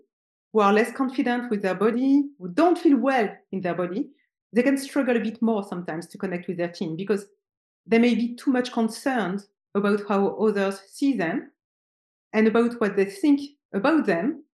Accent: France; English is a second language; I'm French.

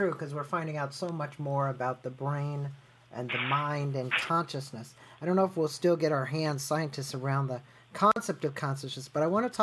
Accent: Missouri, United States; I was originally from the Show Me State

